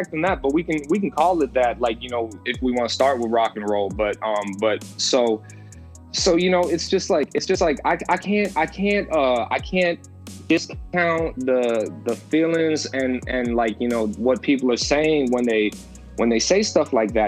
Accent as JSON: {"language": "English", "country": "Philippines", "said": "I'm Filipino. My dad's from the Philippines."}